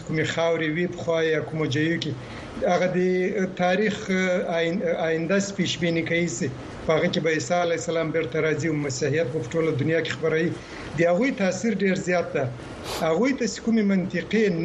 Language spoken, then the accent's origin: Pashto; Afghanistan; او زه د افغانستان يم د افغانستان وضعیت مل نه زده لیدلې